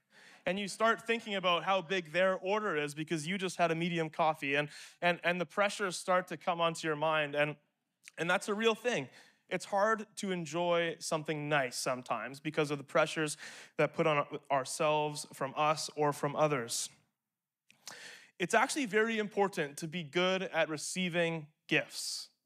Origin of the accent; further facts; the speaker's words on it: Manitoba, Canada; growing up in Manitoba